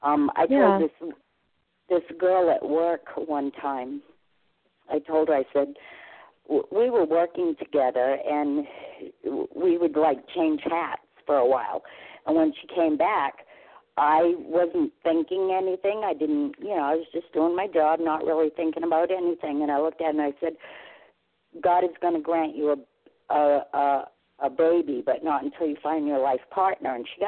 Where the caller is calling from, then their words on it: New Hampshire, United States; I'm calling from New Hampshire.